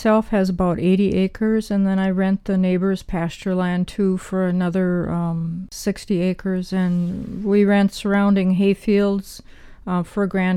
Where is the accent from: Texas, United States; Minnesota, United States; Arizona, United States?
Minnesota, United States; I was born and raised in Minnesota, Endonamia, and had to leave for 30 years before I could come back